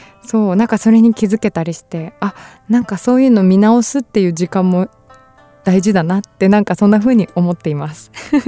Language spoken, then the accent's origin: Japanese; Shizuoka, Japan; 第2火曜日は地元静岡の、まあ、浜松にある